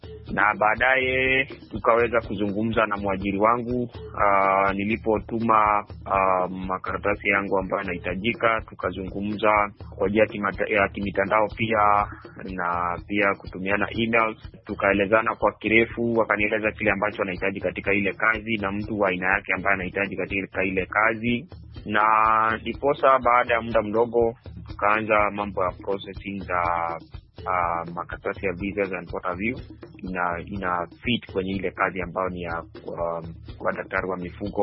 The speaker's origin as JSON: {"language": "Swahili", "country": "Kenya", "moved": "yes", "lives_now": "Australia", "said": "kwani pia mimi unaona nilitoka Kenya na sasa niko nchi nyingine huku Australia."}